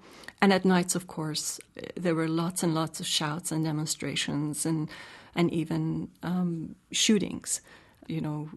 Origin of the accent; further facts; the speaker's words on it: Tehran, Tehran Province, Iran; When I was growing up in Tehran, I never felt anything remotely similar to what my father had experienced.